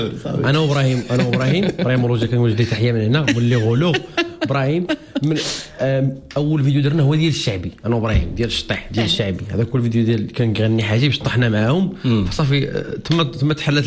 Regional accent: Mauritania; انا من موريتانيا وانا كنتلاقى مع المغاربه.

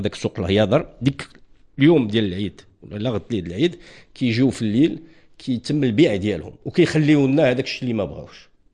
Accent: Morocco; النفايات المنزليه العاديه ديالنا حنا كمواطنين كمغاربه

